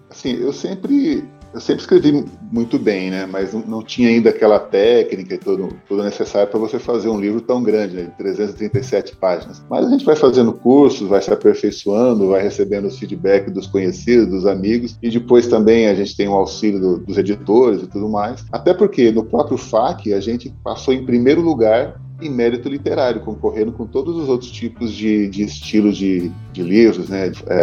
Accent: Paraná, Brazil; sou paranaense, né, 54 anos

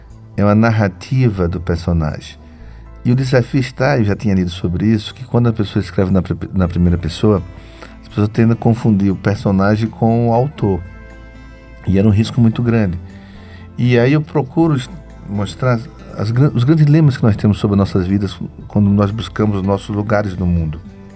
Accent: Propriá, Sergipe, Brazil; Eu sou de Propriá

